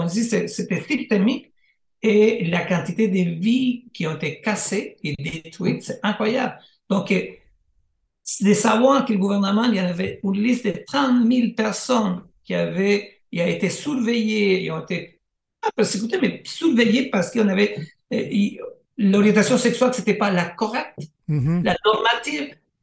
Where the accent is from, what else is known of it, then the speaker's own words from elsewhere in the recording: Chile; now in Canada; moi, je viens du Chili, ça fait 30 ans que je suis ici.